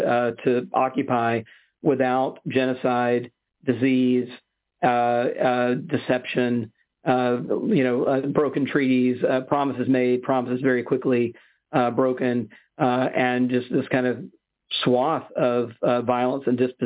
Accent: Jackson, Mississippi, United States; So I grew up in Jackson. That happened up in Tallahatchie County in the Delta, a couple hours away, not that far, but certainly, you know, within the bounds of my home state.

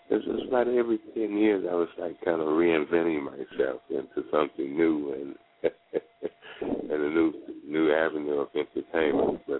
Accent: Cincinnati, Ohio, United States; born there; Yeah, I was born in Cincinnati, Ohio.

